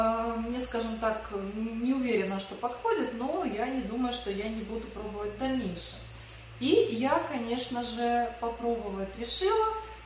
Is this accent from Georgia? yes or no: no; Ukraine; И это не связано с тем, что я с Украины